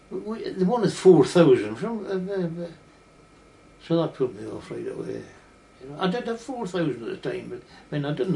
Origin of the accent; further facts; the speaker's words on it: Broomhill, Scotland, United Kingdom; I was born on Dillingham Bridge, where I took my car the day. At the farmhouse at Muckra, up on the hill.